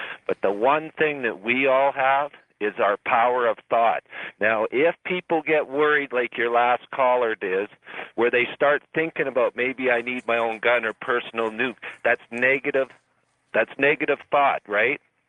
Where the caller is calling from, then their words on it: Calgary, Alberta, Canada; I'm calling from Calgary.